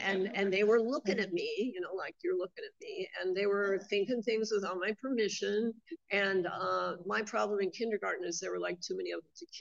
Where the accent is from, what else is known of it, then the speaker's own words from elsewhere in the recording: Montana, United States; and I grew up in Montana, and so I was drinking on the reservations.